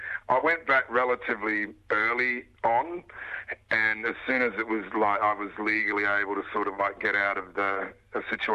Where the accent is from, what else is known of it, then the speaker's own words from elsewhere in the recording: Northern Territory, Australia; born there; In my particular case, I wasn't even born in South Australia. I was born in the Northern Territory